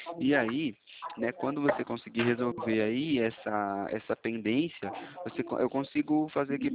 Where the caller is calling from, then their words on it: Atibaia, São Paulo, Brazil; Eu falo aqui de Atibaia, interior de São Paulo.